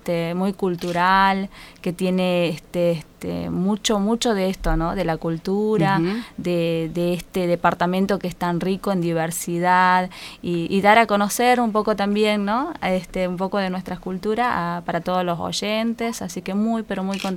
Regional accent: Acambuco, Salta, Argentina; yo crecí escuchando Radio Nacional. Sí, porque soy de Acambuco, de allá, de Acambuco.

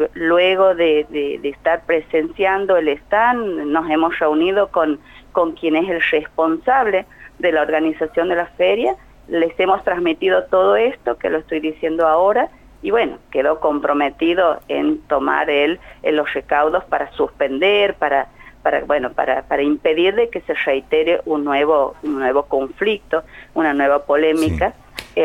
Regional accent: Argentina

